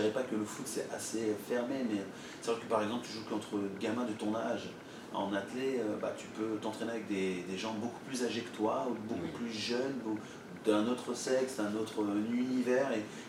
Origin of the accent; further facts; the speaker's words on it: Île-de-France, France; j'ai 37 ans. Je suis né le 28 mars 1983 à Juvisy. Je viens de la banlieue sud de Paris. J'ai des parents originaires du Sénégal et du Mali. Je suis français, né ici.